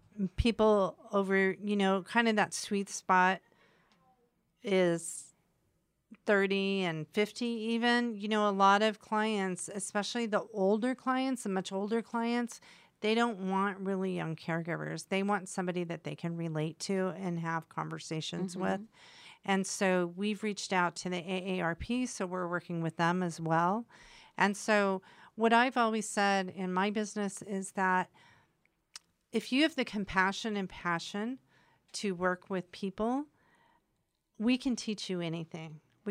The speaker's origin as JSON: {"language": "English", "town": "Mesa", "region": "Arizona", "country": "United States", "tie": "born or raised there", "also_born_or_lived": "Europe / Los Angeles", "said": "Well, I was born in Mesa. And we moved here when I was in junior high. And then I've bounced, you know, I lived in Europe. I've lived in LA a couple times, but I've landed at home again."}